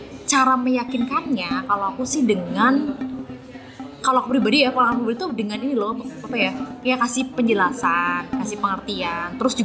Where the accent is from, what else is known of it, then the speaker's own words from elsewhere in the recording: Tegal, Central Java, Indonesia; kan aku juga dari Tegal gitu kan, orang daerah gitu kan.